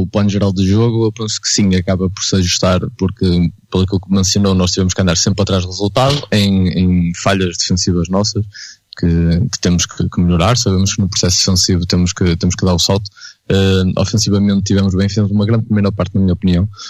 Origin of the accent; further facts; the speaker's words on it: Castelo de Paiva, Porto, Portugal; eu sou de Castelo Paiva, sou um homem da terra